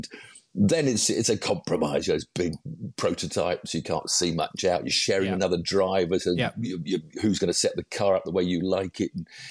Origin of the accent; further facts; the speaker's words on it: Weybridge, South East England, United Kingdom; We lived in a flat. I grew up in Weybridge, Surrey.